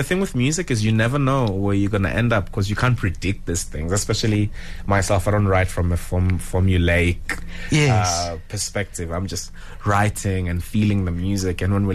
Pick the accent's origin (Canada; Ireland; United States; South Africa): South Africa; Limpopo; a lot of people from where I'm from Twendo, from Venda really, really hold.